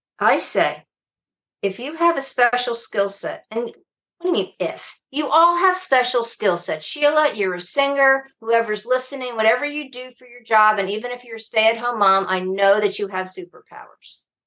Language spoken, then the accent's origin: English; United States; So I grew up in the American Jewish Ashkenazi community.